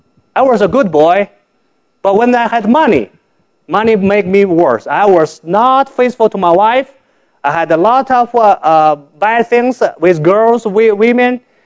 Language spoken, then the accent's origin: English; China; moved away; I came from China, the other side of this planet. My parents were beggars. They begged for over 600 miles. Finally settled in the most poor country village.